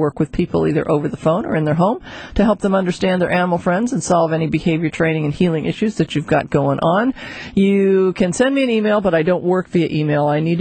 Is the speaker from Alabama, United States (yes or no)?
no; Chicago, Illinois, United States; born there; joining us from the great state of Illinois, where I was born. I was born in Chicago.